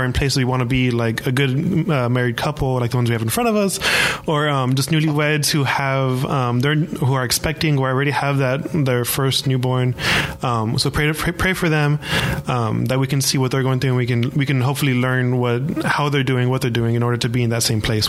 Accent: San Antonio, Texas, United States; also born or lived in Virginia, United States; I was born in Virginia, actually. My dad was in the Navy, so I get to say I was born over there. But my family and everybody is from here in San Antonio. Raised here.

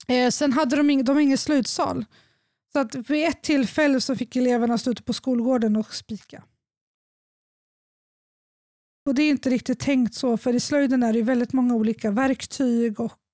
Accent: Sundsvall, Västernorrland County, Sweden; Jag är från Sundsvall så jag vet var skolan ligger.

